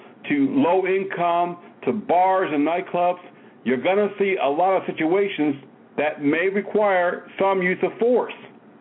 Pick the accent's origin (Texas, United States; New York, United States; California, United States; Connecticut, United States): Connecticut, United States; East Hartford, Connecticut, you know, I grew up in Connecticut. I know how those folks are up there.